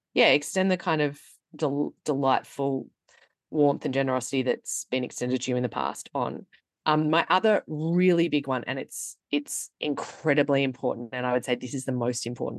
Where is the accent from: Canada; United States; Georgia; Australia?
Australia; Melbourne, Victoria